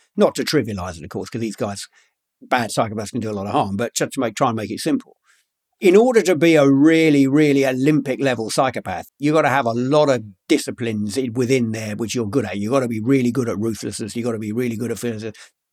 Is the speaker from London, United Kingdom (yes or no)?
yes; London, United Kingdom; born or raised there